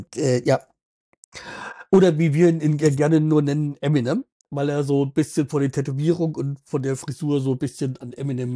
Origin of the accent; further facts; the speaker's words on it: Hanau, Hesse, Germany; komme ich aus Hanau, das ist bei Frankfurt am Main und die Geburtsstadt auch von Rudi Völler.